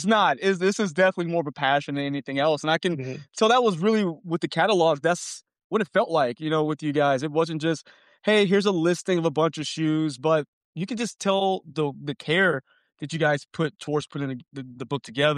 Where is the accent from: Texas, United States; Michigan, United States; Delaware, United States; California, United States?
Texas, United States; Beaumont; I grew up in Beaumont, Texas. So near Houston, but not quite Houston. So it was a small town. And we didn't get all of the releases that came out in a bigger city.